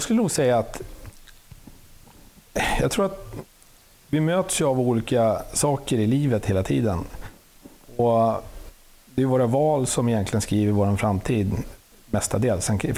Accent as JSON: {"language": "Swedish", "region": "Southern Tanzania", "country": "Tanzania", "tie": "born or raised there", "said": "när jag var 8 år så flyttade jag hemifrån till en internatskola i på en hög platå i södra Tanzania, precis intill Livingstonia-bergen i Malawi. Där växte jag upp i 7 år."}